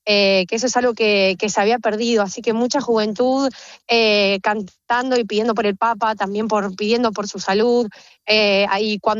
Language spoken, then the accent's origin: Spanish; Argentina; Soy argentina y sí, bueno, también una sensación muy rara ayer